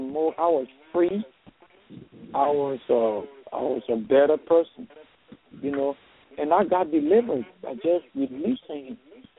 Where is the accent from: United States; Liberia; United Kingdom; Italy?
Liberia; I'm from Liberia, and it was during a civil war